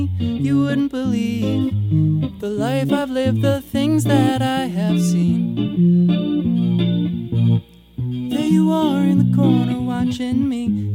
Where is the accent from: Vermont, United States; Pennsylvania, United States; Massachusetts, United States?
Massachusetts, United States; Dedham; also born or lived in Westwood; So, I grew up in the suburbs outside of Boston. I grew up in Dedham and Westwood.